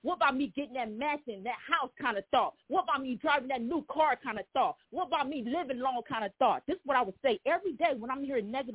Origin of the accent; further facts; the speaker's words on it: Los Angeles, California, United States; Well, I'm born and raised in California from the streets of Los Angeles, South Central L.A.